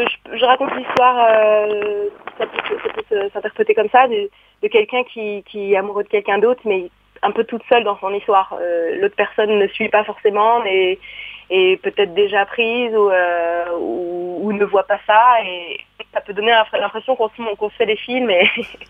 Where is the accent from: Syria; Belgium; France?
France; Je suis française, c'est ma langue.